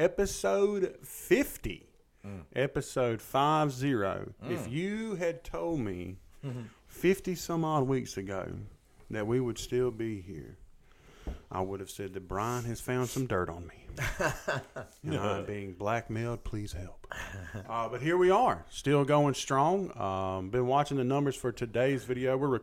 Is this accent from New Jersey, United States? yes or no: no; Macon, Georgia, United States; I grew up in Macon, so I just believed that those were the only two Krispy Kremes.